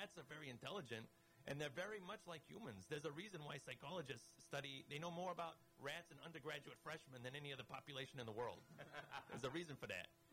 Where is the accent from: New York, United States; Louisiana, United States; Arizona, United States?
New York, United States; I'm from New York, okay?